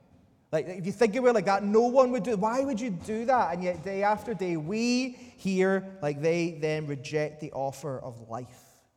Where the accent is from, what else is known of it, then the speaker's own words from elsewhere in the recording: Northern Ireland, United Kingdom; I grew up in Northern Ireland. My story, I grew up in the Brethren in Northern Ireland